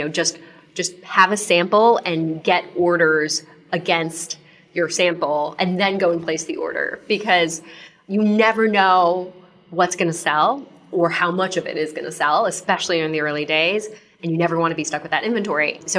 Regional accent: Japan; I grew up in Japan, so I had a bank account in Japan

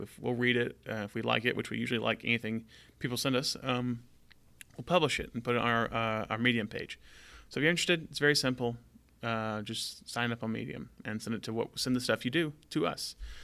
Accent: Tuscaloosa, Alabama, United States; a film I'm doing in my hometown of Tuscaloosa, Alabama.

